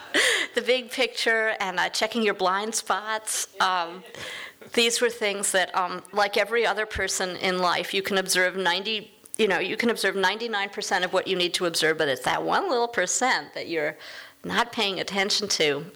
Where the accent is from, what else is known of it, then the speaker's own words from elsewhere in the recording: New York, United States; Well, I grew up in New York. That's been my excuse all along. You don't learn to drive when you're 15 or 16, mostly